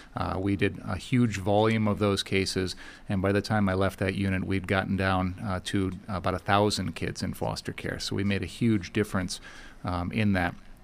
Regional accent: Sioux Falls, South Dakota, United States; I grew up in Sioux Falls, South Dakota.

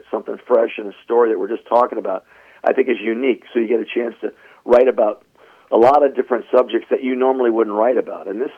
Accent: Wilkes-Barre, Pennsylvania, United States; I'm from Wilkes-Barre, Pennsylvania, and I just love theaters like that.

